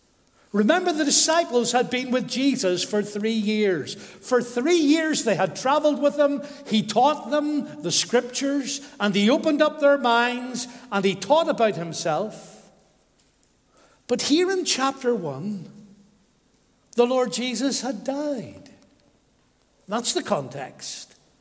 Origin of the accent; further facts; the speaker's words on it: Northern Ireland, United Kingdom; Well, we came from the Grosvenor Road, Donegal Road, and we didn't know much about the harvest. We grew up in an Anglican tradition, and they did have Thanksgiving services.